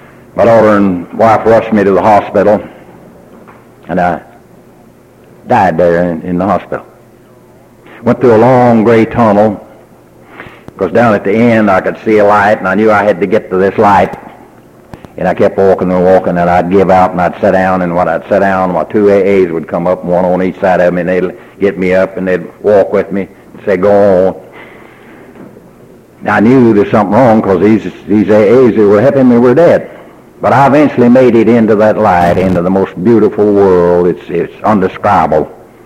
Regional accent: Texas, United States; born or raised there

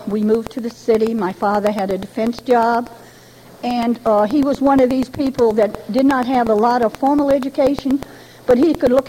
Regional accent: Scituate, Rhode Island, United States; born there; I was born in New England, and you never guessed that with you all. I was born in Scituate, Rhode Island, the smallest of 48 then. I was born in the country.

